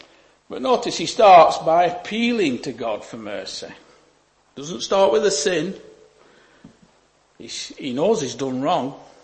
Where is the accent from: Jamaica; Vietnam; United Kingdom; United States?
United Kingdom; England; because well, I'm English as well, after all. You know, we are a bit reserved, aren't we? But even being English, we can still have that passion.